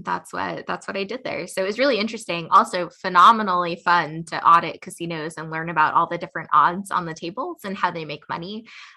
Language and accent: English; New York, United States; On the Upper West Side.